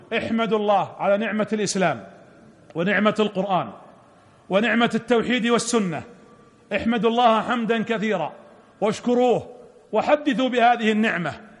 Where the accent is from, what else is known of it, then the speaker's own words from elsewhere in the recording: Saudi Arabia; واجعل بلادنا المملكة العربية السعودية آمنة مطمئنة